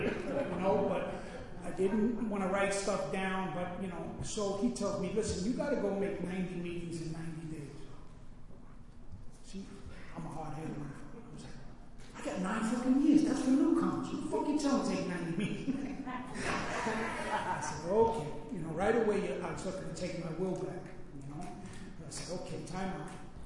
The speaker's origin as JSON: {"language": "English", "town": "Auburn", "region": "New York", "country": "United States", "lives_now": "Woodstock, United States", "said": "I guess I'm from upstate New York. I've been up there a lot longer than I've been in the city. But now I live in Woodstock"}